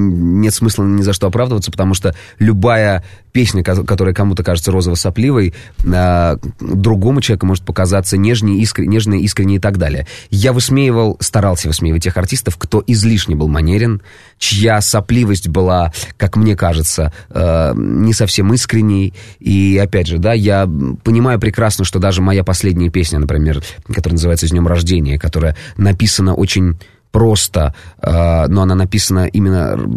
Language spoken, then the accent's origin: Russian; Penza, Penza Oblast, Russia; потому что я сам, да, из Пензы